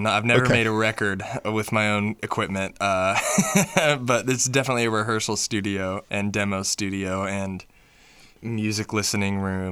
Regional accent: Purcell, Oklahoma, United States; Yeah, I'm from Oklahoma, a little town called Purcell.

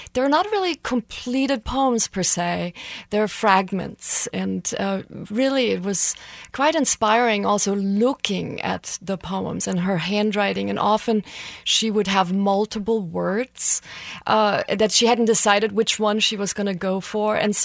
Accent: Germany; I grew up in Germany, and my father was a singer.

